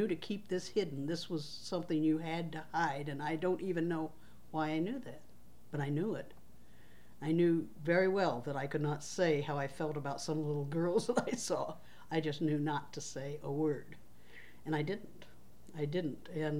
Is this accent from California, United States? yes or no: no; Terre Haute, Indiana, United States; born there; And I was born in Terre Haute, Indiana, and basically I grew up in a family of women.